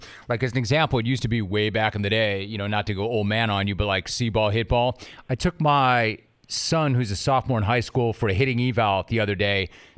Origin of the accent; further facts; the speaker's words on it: Los Angeles, California, United States; So even though I grew up in Los Angeles and I loved and knew sports cold, I didn't really know the way it was between Northern California and Southern California.